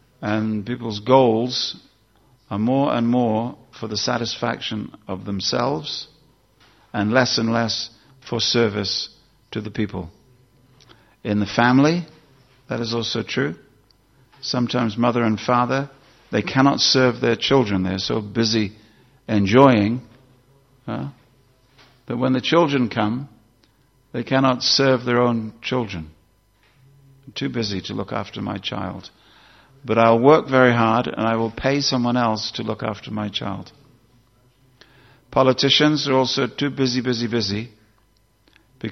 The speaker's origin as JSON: {"language": "English", "region": "London", "country": "United Kingdom", "said": "This is my wife, Guru Charana Padma. We are from London, the city of passion, the city of false ego"}